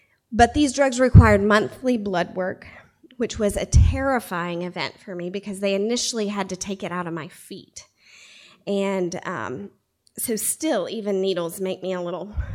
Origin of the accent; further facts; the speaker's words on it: Tennessee, United States; also born or lived in Chattanooga; I was born in Chattanooga, Tennessee, the first child of my mom and dad.